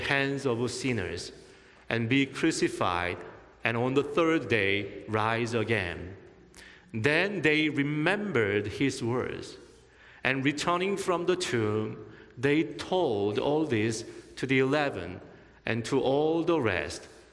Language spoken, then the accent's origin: English; Los Angeles, California, United States; now in Midland, United States; I do not agree, because I came from Los Angeles.